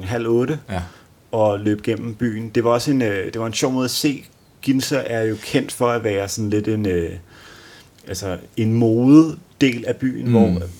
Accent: Copenhagen, Capital Region of Denmark, Denmark; Altså, vi havde ikke nødvendigvis mødtes med Thomas og Anne, hvis vi bare havde været hjemme i København alle sammen.

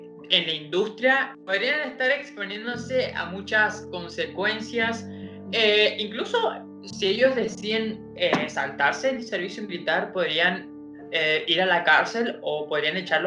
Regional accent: Argentina; de Argentina, tiktoker, youtuber, instagramer, eso.

